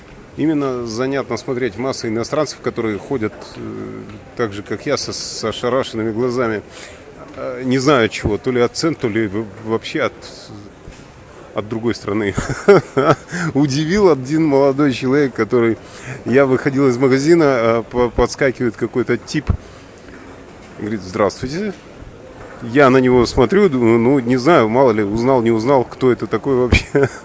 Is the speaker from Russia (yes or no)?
no; Latvia; moved away; я приветствую вас из Латвии. Я, черт возьми, приехал на родину. Давненько не был.